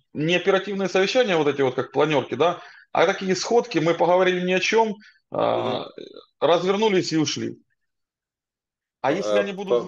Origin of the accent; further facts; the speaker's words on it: Mariupol, Donetsk Oblast, Ukraine; Я из Мариуполя города.